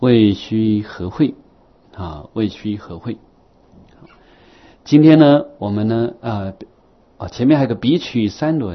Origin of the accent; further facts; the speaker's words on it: Taiwan; 我们台湾人去泰国学的，回来，我跟着他走过台湾